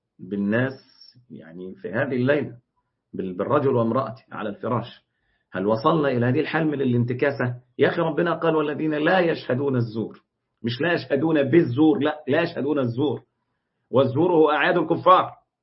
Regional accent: Egypt; وفي بلاوي كتير بتحصل زي اللي شفناه النهاردة عندنا في مصر، غير الناس اللي هتكسر إزاز في الشارع.

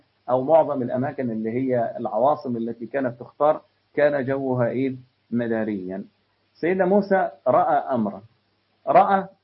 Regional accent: Damanhur, Beheira, Egypt; أول عاصمة لمصر كانت مدينة دمنهور، مدينتي أنا الأصلية،

